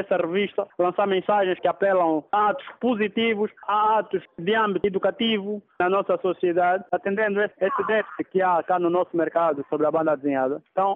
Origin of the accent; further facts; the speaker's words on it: Angola; nós devemos saber que antes disso somos angolanos